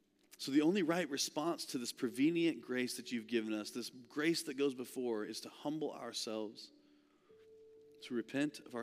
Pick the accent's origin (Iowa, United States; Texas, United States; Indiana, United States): Indiana, United States; I grew up in Indiana, and in Indiana, there's something that happens in the winter. It's called snow